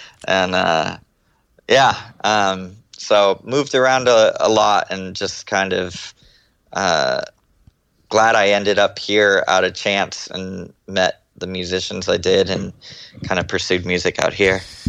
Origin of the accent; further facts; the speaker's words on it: Texas, United States; born there; also born or lived in Florida / California; I was born in Texas. And my family moved around a lot. We moved to Florida for a while and then moved to California.